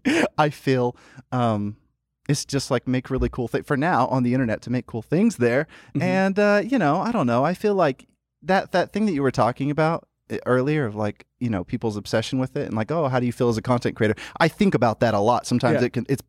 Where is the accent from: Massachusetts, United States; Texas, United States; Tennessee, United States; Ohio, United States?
Tennessee, United States; Memphis; Memphis, Tennessee. Yeah. I grew up in Memphis, Tennessee, and I loved it.